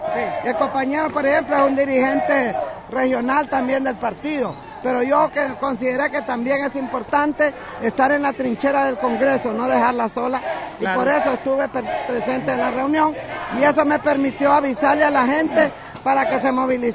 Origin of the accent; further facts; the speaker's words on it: Honduras; yo creo que nosotros tenemos como hondureños que defender nuestros derechos humanos